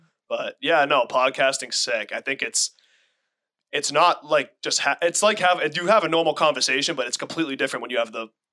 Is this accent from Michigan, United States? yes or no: no; Boston, Massachusetts, United States; I'm from East Boston, so I'll give a quick intro. Born and raised in East Boston. I still live at home in the same triple decker my grandmother bought